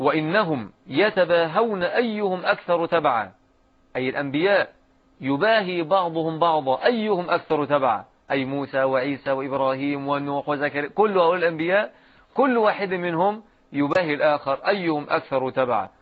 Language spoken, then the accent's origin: Arabic; Egypt; الذي نسميه عندنا في مصر لهدان